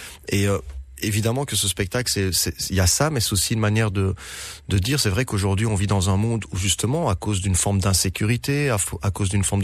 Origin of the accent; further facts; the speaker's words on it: Guinea; also born or lived in Morocco; now in Belgium; je suis de nationalité belge, d'origine libanaise, je suis né au Maroc et j'ai grandi en Guinée.